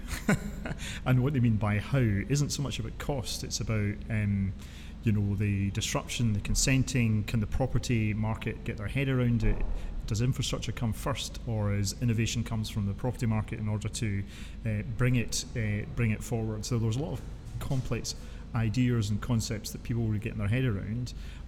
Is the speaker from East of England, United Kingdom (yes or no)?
no; Scotland, United Kingdom; And I guess being a Scot